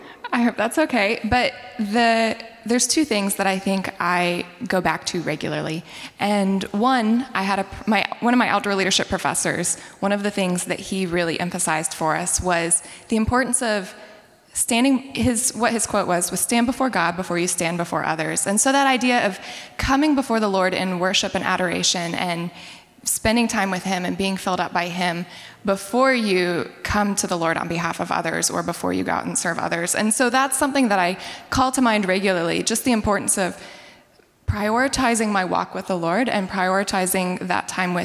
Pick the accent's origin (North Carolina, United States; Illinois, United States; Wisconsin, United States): North Carolina, United States; and I'm from North Carolina, so not too far away.